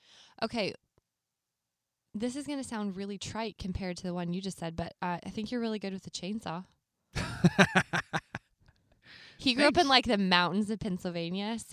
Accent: Canada; Don't ask me why, because we're Canadian.

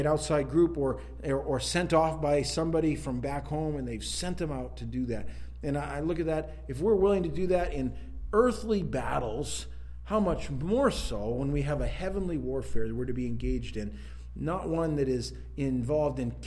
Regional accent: Maine, United States; And I'm from Northern Maine.

